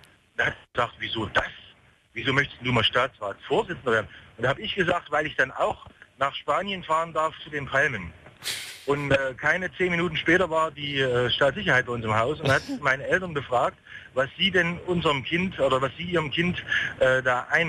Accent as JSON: {"language": "German", "region": "East Germany", "country": "Germany", "said": "Und eigentlich komme ich aber aus dem Osten."}